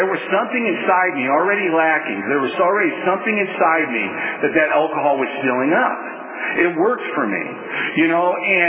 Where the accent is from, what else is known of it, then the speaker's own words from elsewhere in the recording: Toledo, Ohio, United States; I'm originally from Toledo, Ohio. It's an industrial town. It's a lot like, in its heyday, it was just like Detroit.